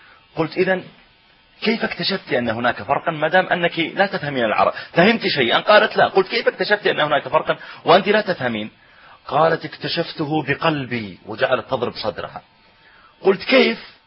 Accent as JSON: {"language": "Arabic", "country": "Pakistan", "second_language": "Arabic", "said": "انا اعجمي انا باكستاني"}